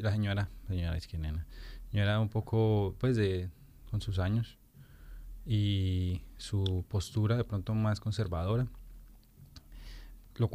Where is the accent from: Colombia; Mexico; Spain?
Colombia; voy a volver a mi tierrita linda, a venir a Colombia.